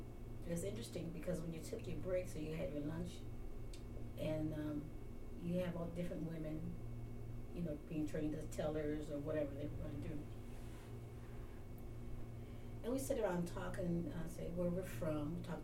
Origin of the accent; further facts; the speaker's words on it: Ohio, United States; oh, I'm from Ohio. We just purchased a house out here off of close to Lamon Pecos.